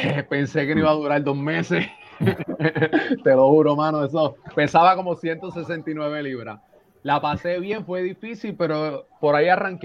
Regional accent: Villalba, Puerto Rico; yo soy de Villalba, un jíbaro criado en el monte, mano. Yo me crié al lado del río, de la quebrada, o sea, lo que conocen como La Joya en Puerto Rico. Tomé la decisión un día de mudarme para San Juan

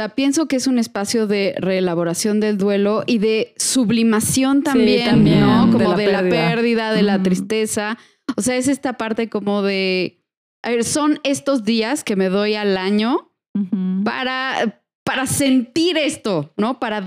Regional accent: Mexico; la visión como muy particular que tenemos como mexicanos hacia la muerte

